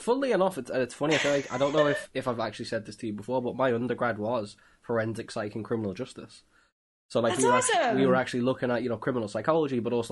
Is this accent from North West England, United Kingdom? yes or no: yes; Liverpool, North West England, United Kingdom; So I'm from Liverpool, which is traditionally kind of seen as like a very sort of socialist place